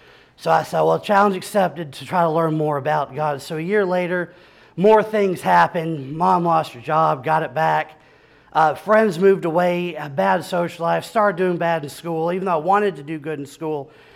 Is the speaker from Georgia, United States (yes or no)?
yes; Lawrenceville, Georgia, United States; As I stated before … I'm from Lawrenceville, Georgia.